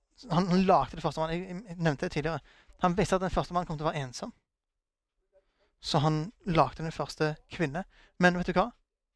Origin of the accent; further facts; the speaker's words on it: Nigeria; now in Norway; Jeg er fra Nigeria.